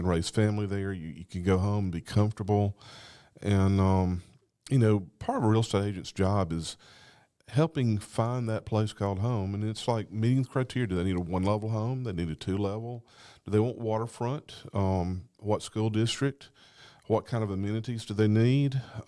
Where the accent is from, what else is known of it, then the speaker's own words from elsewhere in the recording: Sylacauga, Alabama, United States; I grew up in Sylacauga.